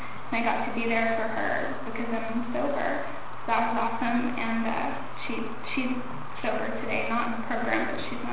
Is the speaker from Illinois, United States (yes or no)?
no; Palm Springs, California, United States; I'm from here in the desert. I'm from Palm Springs